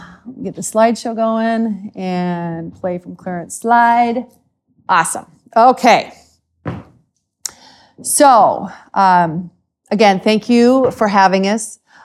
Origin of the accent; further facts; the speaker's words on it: Salem, Utah, United States; My husband and I come from Salem, Utah.